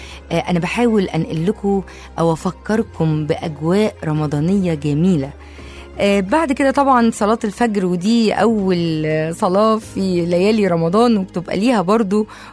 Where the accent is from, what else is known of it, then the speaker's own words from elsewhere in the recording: Egypt; وكانوا بيعملوا ده علشان عراقتنا، علشان احنا مصريين